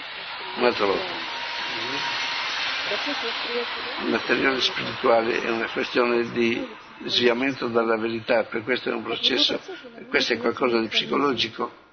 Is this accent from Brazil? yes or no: no; Moscow, Russia; vengo da Mosca